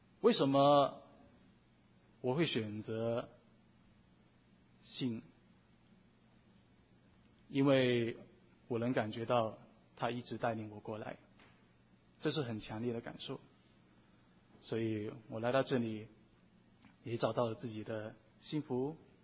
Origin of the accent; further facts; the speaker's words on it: Guangdong, China; born there; 我出生在中国广东然后的一个家庭。